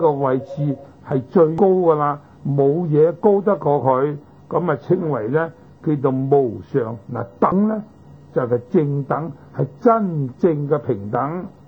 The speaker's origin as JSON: {"language": "Cantonese", "country": "China", "said": "咁我哋中國人呢，所謂文人嘅品性啊，唔鍾意繁複嘅，唔鍾意長篇大論，越簡單越好"}